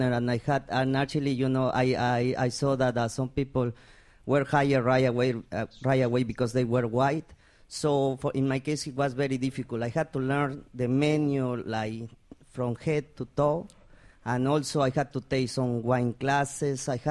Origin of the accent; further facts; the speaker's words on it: Mexico; I am from Mexico.